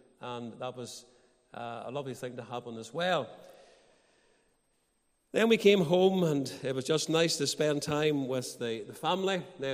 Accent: Banbridge, Northern Ireland, United Kingdom; born there; the 4th of July, 1962, in Primrose Gardens, Banbridge, County Down.

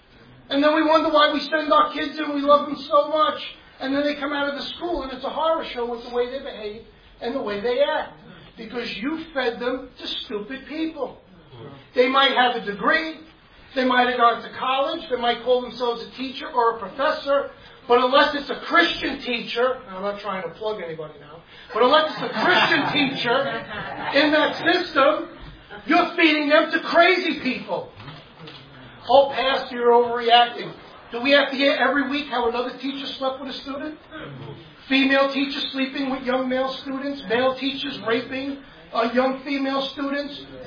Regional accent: Brooklyn, New York, United States; And I'm a pastor. I'm from Brooklyn.

